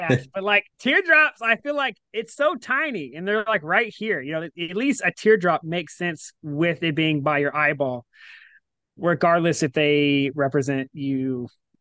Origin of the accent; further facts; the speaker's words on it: Mississippi, United States; I'm from here. I know my accent doesn't give it away, but I am born and raised Mississippi.